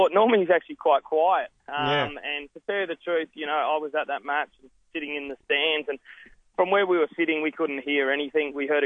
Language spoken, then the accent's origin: English; Adelaide, South Australia, Australia; growing up in Adelaide, it's AFL or it's nothing, you know.